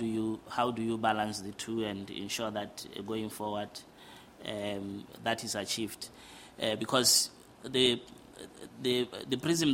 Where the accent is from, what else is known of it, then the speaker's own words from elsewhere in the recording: Botswana; from Botswana, and it's good to hear the presentations from the podium.